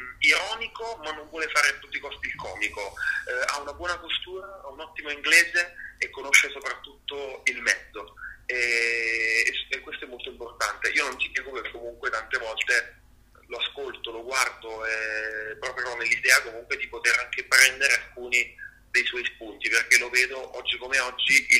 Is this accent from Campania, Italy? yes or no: yes; Naples, Campania, Italy; moved away as an adult; sono nato e cresciuto a Napoli e ci sono rimasto fino ai quasi 20 anni.